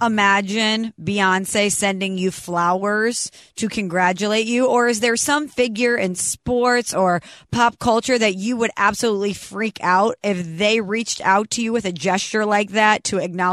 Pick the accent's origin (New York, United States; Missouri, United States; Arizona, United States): Missouri, United States; St. Louis; live from St. Louis, Missouri today. Shout out to 101 ESPN for hosting me. But the reason why I'm in my hometown is because